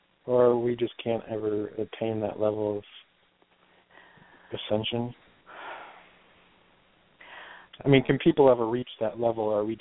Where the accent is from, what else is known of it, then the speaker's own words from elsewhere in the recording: New Mexico, United States; born there; I think I'm a mix of things, but I was born in New Mexico, so there might be some Native American blood in there.